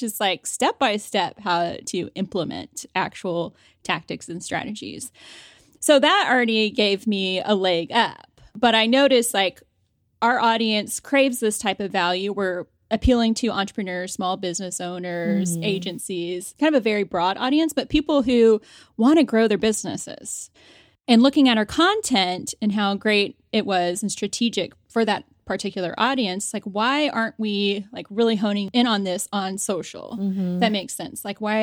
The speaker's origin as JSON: {"language": "English", "town": "San Antonio", "region": "Texas", "country": "United States", "tie": "born or raised there", "said": "I grew up near San Antonio, so we would go to Spurs games and watch all the games."}